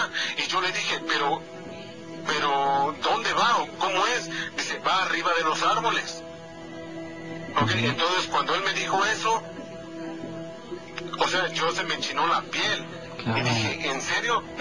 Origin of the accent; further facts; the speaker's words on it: Veracruz, Mexico; yo soy del estado de Veracruz.